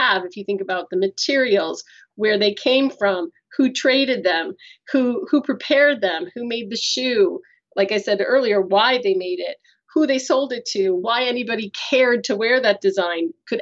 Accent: United States; I'm American.

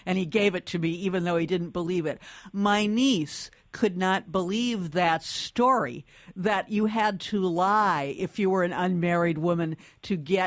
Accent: Michigan, United States; which is what I grew up in Michigan, automobile industry.

